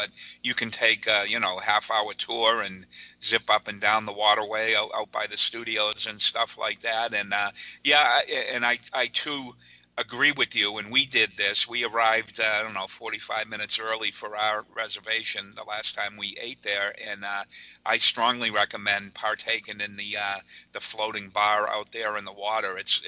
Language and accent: English; New England, United States; And we're both from New England up here, and you know how we are with our seafood.